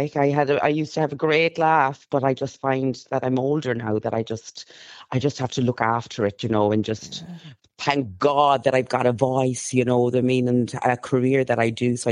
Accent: Cobh, Munster, Ireland; growing up in Ireland, I was adopted. So I was a black girl growing up in Cove, in Cork. And I'm half Irish, half Jamaican.

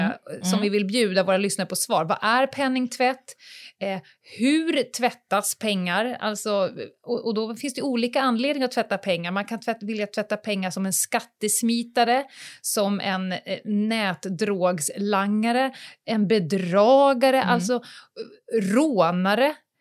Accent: Stockholm, Stockholm County, Sweden; Har jag någon gång markerat mig mer som en stockholmare? Så fort jag hamnar utanför tullarna, då är jag abroad.

